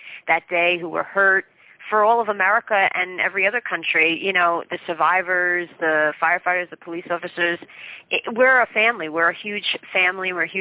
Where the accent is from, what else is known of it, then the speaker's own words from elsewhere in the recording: New Jersey, United States; Oh, well, Jersey, I mean, I'm a true Jersey girl. I mean, I love New York City. I'm only about 20 minutes away from New York, so I have the best of both worlds.